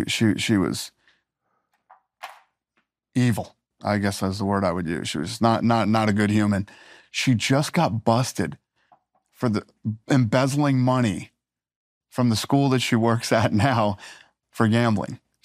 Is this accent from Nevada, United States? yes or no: yes; Las Vegas, Nevada, United States; also born or lived in Boston; Boston and Vegas. So when I was in fifth grade, my mom, Vegas was paying nurses more than anywhere else in the country.